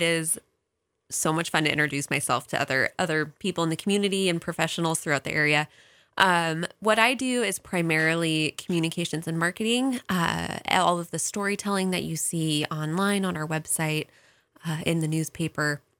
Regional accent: Coeur d'Alene, Idaho, United States; We're from Coeur d'Alene

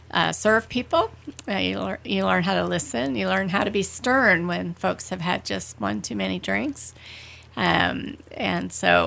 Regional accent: Cincinnati, Ohio, United States; now in Idaho, United States; Growing up in Cincinnati, Ohio, which is a pretty big Midwestern city, heavily populated, although they have a wonderful park system. I just wanted to get out west into the wide open

